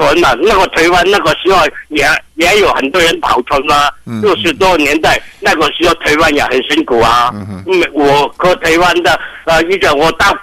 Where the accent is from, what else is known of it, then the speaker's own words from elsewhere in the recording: Guangdong, China; 他都我们广东人说啊，他都可以干的